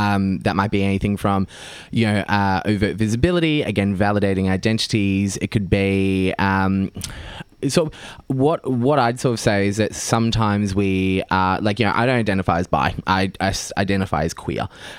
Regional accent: Shepparton, Victoria, Australia; I do believe I was 9 years old, growing up in Shepparton, Country Victoria.

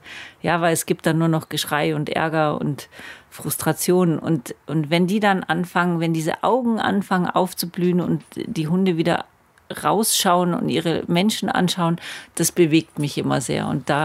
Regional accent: Kenya; ich bin in Afrika aufgewachsen, in Kenia.

